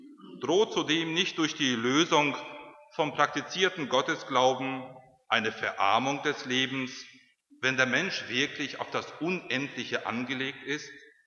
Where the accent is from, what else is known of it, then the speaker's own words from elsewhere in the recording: Paderborn, North Rhine-Westphalia, Germany; im Erzbistum Paderborn, wo ich herkomme